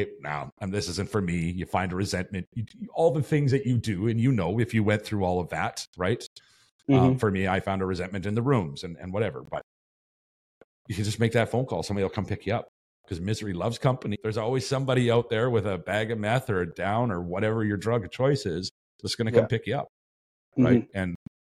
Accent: Calgary, Alberta, Canada; also born or lived in Saskatchewan; So for me, moving away from Saskatchewan back to Calgary, my hometown, was what it took for me to get sober.

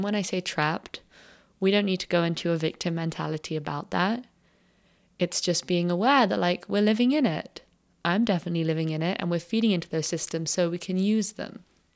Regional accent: London, United Kingdom; So for me personally, I grew up in London and I spent until I was about 16 years old very much just like living in the system.

